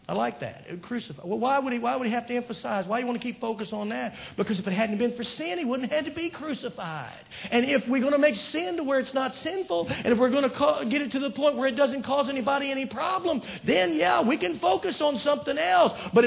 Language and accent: English; Virginia, United States; I'm from the South. You know, I come from the state of Virginia, and and us Southern boys, we have a tendency to brag.